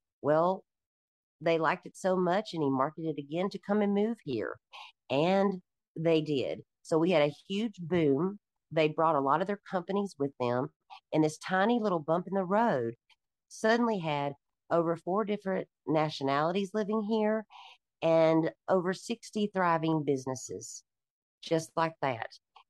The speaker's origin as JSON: {"language": "English", "town": "Tallapoosa", "region": "Georgia", "country": "United States", "tie": "born or raised there", "said": "came back, I fell in love with the history of Tallapoosa, Georgia, all over again. I came back to my hometown."}